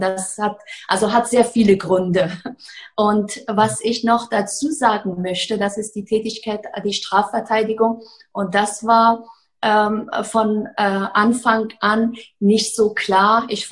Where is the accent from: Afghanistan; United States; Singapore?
Afghanistan; now in Germany; Ich bin in Afghanistan geboren, dort aufgewachsen, bin als Flüchtling nach Deutschland gekommen, habe hier mein Abitur nachgeholt